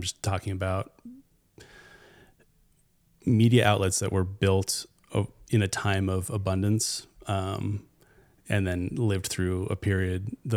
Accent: Chattaroy, Washington, United States; Yeah, I grew up around here. I was raised in Chatteroy, north of Meade. I basically spent my entire life in Spokane.

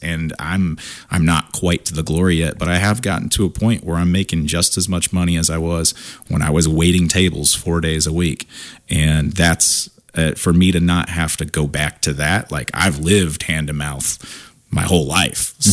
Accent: Kansas, United States; You know, I grew up in Kansas, but my parents met in the Marine Corps and they're from two different parts of the country.

